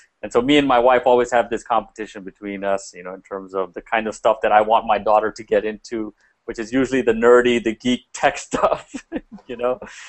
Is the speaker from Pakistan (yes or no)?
yes; Pakistan; now in United States; I grew up in Pakistan for a little bit, and then I moved to the States after that. I've kind of been living in the U.S. ever since. We moved around a bit, kind of moved around from the East Coast to the South to the, you know, to the West